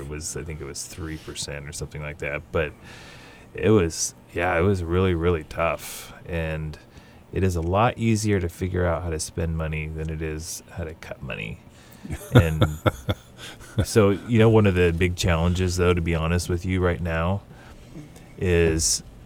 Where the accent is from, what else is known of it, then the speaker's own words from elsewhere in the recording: McKinleyville, California, United States; I am from McKinleyville.